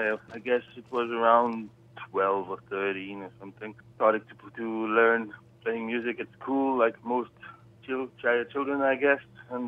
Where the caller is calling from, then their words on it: Belgium